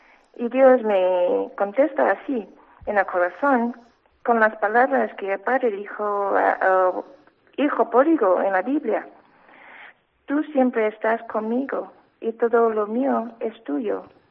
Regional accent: Singapore; Spanish is a second language; Soy de Singapur.

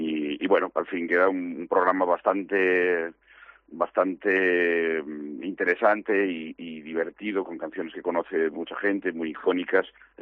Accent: Galicia, Spain; Yo como gallego, y además gallego del rural, bueno, de una aldea muy pequeña, tengo en mi familia una historia ligada a la inmigración

